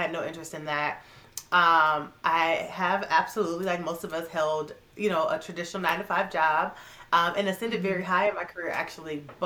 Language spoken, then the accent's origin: English; Cleveland, Ohio, United States; now in Michigan, United States; I'm from Cleveland, Ohio originally. I now live in Michigan.